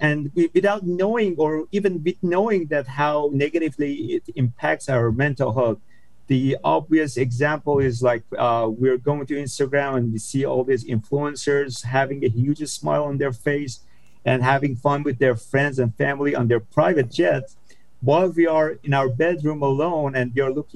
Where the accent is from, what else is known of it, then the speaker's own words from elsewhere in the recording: San Diego, California, United States; I'm from San Diego, California.